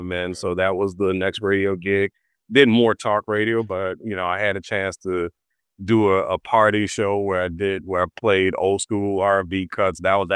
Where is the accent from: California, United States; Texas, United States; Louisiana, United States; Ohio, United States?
Louisiana, United States; New Orleans; Oh, yeah. I grew up walking distance from the French Quarter.